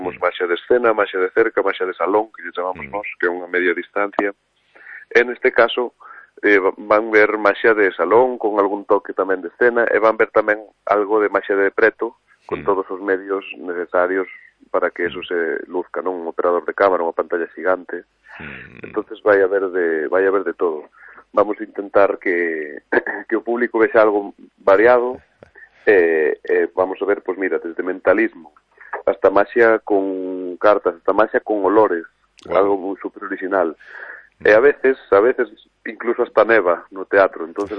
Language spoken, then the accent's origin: Galician; Portomarín, Galicia, Spain